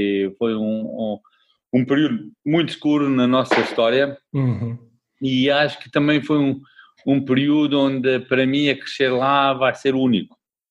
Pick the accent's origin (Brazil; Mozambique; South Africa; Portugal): South Africa; Então, eu nasci na África do Sul, um país naquele momento quando eu nasci e cresci, estava a passar um período difícil